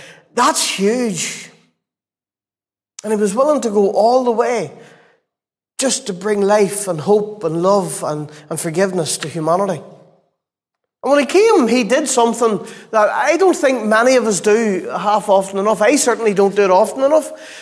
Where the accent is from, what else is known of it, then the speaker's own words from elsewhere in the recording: Portadown, Northern Ireland, United Kingdom; I grew up in Portadown. I know a little bit about it.